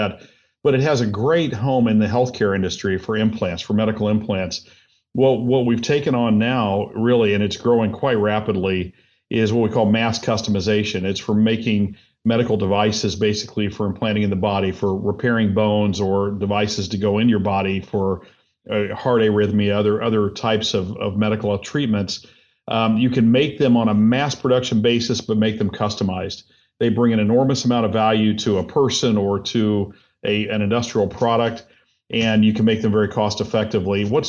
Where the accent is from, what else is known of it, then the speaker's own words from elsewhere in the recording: Indiana, United States; also born or lived in Minnesota; No, I'm from Indiana originally. We lived all over the place, but most recently up in Minnesota.